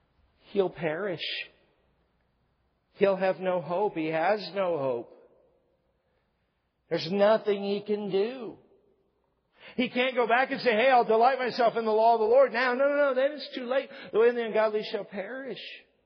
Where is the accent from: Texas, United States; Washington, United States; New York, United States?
Washington, United States; I remember growing up as a kid, growing up in Washington